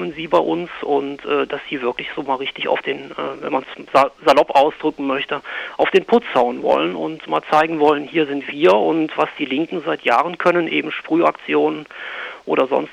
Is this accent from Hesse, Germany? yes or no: no; Aachen, North Rhine-Westphalia, Germany; Also ich komme ja aus Aachen und gerade bei uns in der Region bilden sich gerade auch so autonome Nationalisten heraus.